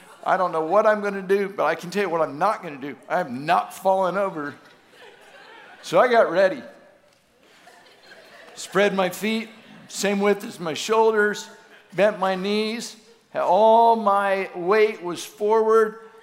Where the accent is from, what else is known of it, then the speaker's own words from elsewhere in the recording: the South, United States; I may have been in North Dakota, but I was from the South.